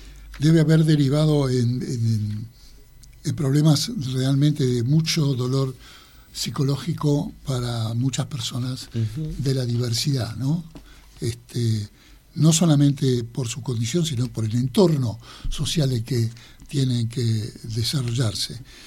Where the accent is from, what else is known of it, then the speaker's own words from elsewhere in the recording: Argentina; Esa australidad nos da una característica particular, que esos somos los argentinos.